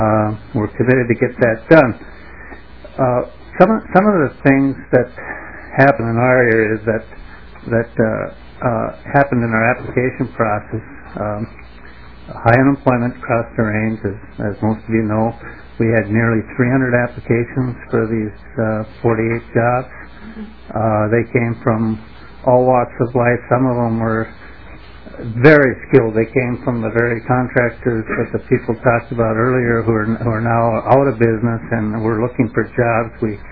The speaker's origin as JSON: {"language": "English", "region": "Minnesota", "country": "United States", "said": "I'm from the Arrowhead region."}